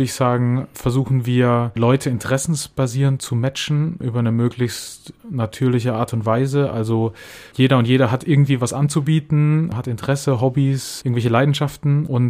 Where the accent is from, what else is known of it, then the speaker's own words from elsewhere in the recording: Würzburg, Bavaria, Germany; ich komme aus Würzburg